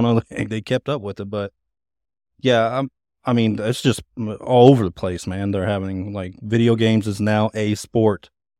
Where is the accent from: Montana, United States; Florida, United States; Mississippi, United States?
Mississippi, United States; Starkville; I'm also born and raised in Starkville, Mississippi.